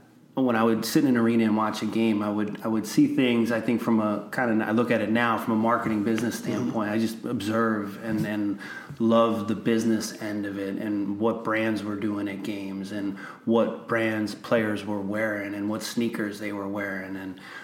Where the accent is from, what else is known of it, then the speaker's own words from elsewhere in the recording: New York, United States; growing up in New York, you had a lot of Knicks fans around, but you just, you had to love Mike.